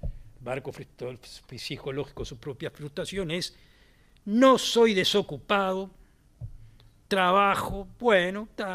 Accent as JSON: {"language": "Spanish", "country": "France", "second_language": "Spanish", "said": "Siento que yo, como francés, tengo lo que decirle a los alemanes o a los italianos, y el italiano tiene lo que decirme a mí como francés, etcétera, etcétera. Y aparte, tengo otra identidad. A ver, dos. Soy europeo, soy ciudadano del mundo."}